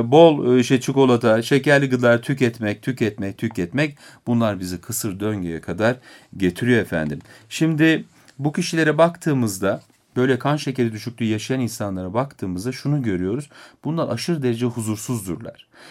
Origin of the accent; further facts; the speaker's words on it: Beypazarı, Ankara, Turkey; Hatta ben Ankara Beypazarlıyım mesela.